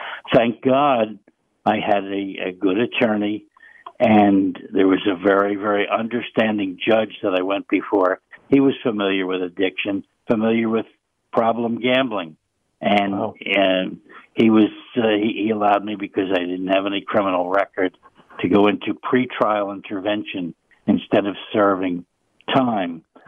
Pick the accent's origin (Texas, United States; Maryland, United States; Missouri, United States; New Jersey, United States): New Jersey, United States; Union City; and I grew up in Union City, where some of these guys were from